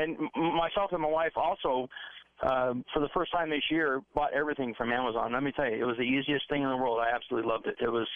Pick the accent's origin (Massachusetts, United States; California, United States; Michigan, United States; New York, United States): Massachusetts, United States; Boston; You can tell your call screener I'm from Boston.